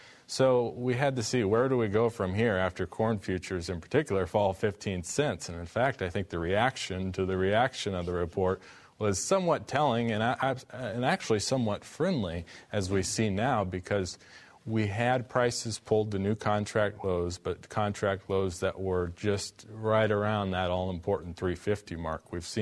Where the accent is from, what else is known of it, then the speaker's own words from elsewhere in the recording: Paxton, Illinois, United States; I grew up in a farm community, Paxton, Illinois. My parents were not farmers. My grandparents and uncles were farmers.